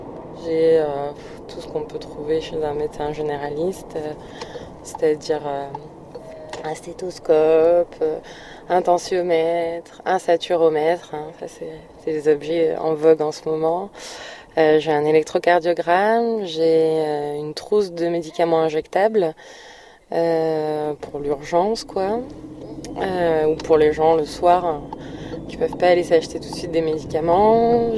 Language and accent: French; Avignon, Provence-Alpes-Côte d'Azur, France; j'ai 30 ans, je viens du sud de la France, d'Avignon.